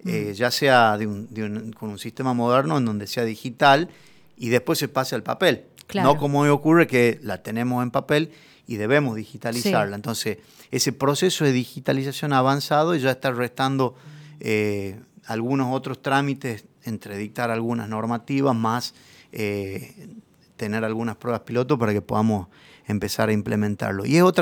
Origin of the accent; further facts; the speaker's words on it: Tucumán, Argentina; también como tucumanos tenemos que saber mostrar no solamente a nosotros mismos, sino a quienes visitan Tucumán esa riqueza histórica